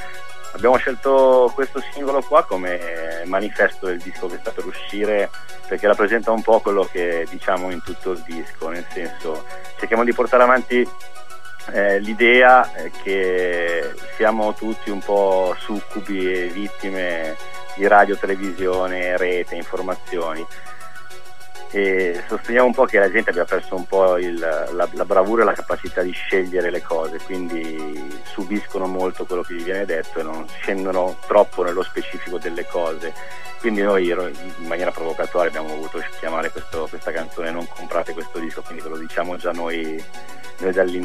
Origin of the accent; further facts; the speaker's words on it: Varese, Lombardy, Italy; Noi siamo di Varese, quindi di una piccola, piccola città, che però ha il brutto vizio di sentirsi metropoli